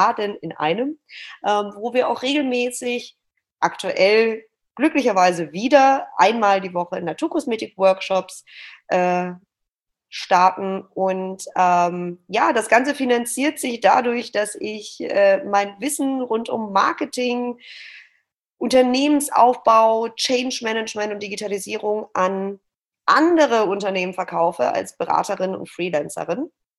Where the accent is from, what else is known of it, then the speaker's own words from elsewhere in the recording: Stuttgart, Baden-Württemberg, Germany; born there; now in Hamburg, Germany; sitze gerade in meiner Wohnung in der Hafen City in Hamburg. Ich bin gebürtige Stuttgarterin, lebe seit 3 Jahren hier in Hamburg